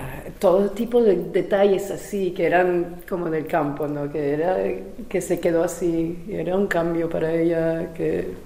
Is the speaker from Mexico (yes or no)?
no; Venezuela; first language French; Spanish is a second language; Yo nací en Venezuela. Pero mi papá es checo, viene de la familia checa, mi mamá es canadiense, franco-canadiense. Entonces yo nací y empecé a hablar francés y después español, porque estaba en Venezuela